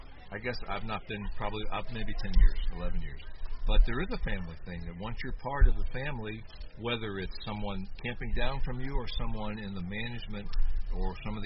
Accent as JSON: {"language": "English", "town": "Cincinnati", "region": "Ohio", "country": "United States", "said": "And I come from the Cincinnati area, which was the pork capital of the world."}